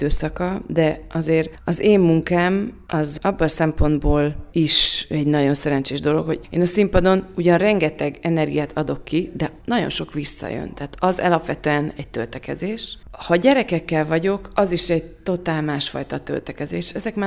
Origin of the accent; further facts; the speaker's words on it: Szentendre, Pest, Hungary; Én a fővárost is szeretem, meg én ugyan Szentendrén nőttem föl